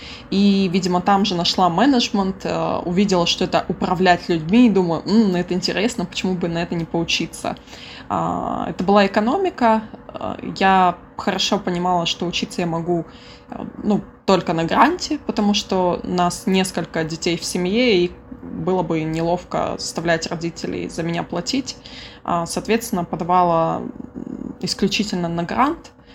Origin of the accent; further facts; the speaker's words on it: Lenger, Turkistan Region, Kazakhstan; also born or lived in Shymkent / Almaty; Моя личная история началась в Шымкенте, даже не совсем в Шымкенте, в Ленгере. Там же я была, в Шымкенте я училась до университета, и в университете уже переехала в Алмату, как-то так.